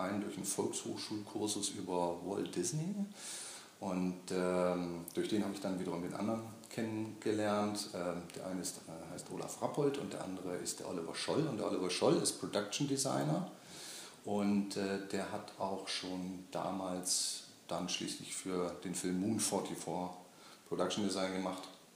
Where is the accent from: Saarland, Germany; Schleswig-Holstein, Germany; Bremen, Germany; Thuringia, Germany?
Bremen, Germany; Bremerhaven; Und habe in meiner Heimatstadt Bremerhaven beim Elternhaus so einen kleinen Extra-Raum gehabt